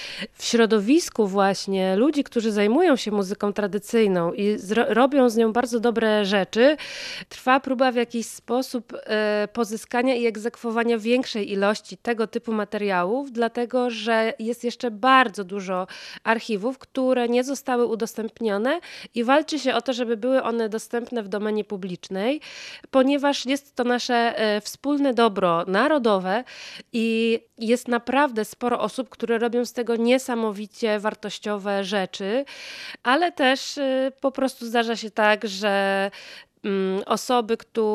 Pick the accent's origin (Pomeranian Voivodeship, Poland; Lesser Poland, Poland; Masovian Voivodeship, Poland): Pomeranian Voivodeship, Poland; ponieważ u nas na Kaszubach, właśnie odnosząc się do tego, jak to kiedyś bywało, w sekcji rytmicznej były bębny